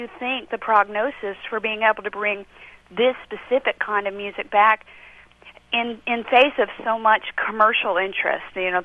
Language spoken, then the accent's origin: English; New Orleans, Louisiana, United States; now in Cambridge, United States; I am an evacuee from New Orleans, currently living in Cambridge until such time as it seems time to go back.